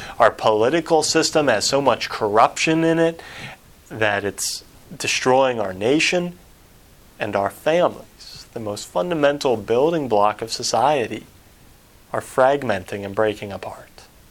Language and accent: English; Cincinnati, Ohio, United States; also born or lived in Columbus / Virginia; And I'm originally from Cincinnati, and I've lived in Columbus for a while. I moved to Virginia, lived a number of years in Virginia